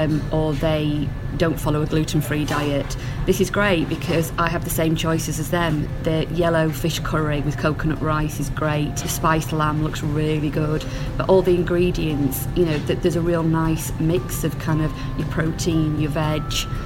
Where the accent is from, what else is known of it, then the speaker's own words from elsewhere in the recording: Huby, Yorkshire and the Humber, United Kingdom; Hewby, just outside of Harrogate.